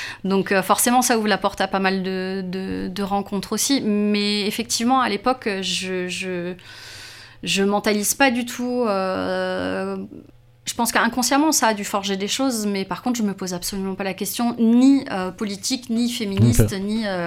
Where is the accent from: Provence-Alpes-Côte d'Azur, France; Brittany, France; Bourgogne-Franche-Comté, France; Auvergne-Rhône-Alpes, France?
Brittany, France; Rennes; Née, j'ai grandi à Rennes, ouais.